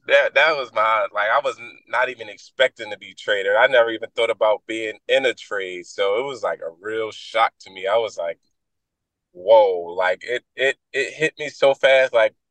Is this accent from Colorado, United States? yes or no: no; Philadelphia, Pennsylvania, United States; I'm hearing that, but I grew up in Philly, so it's not too much colder than Philly.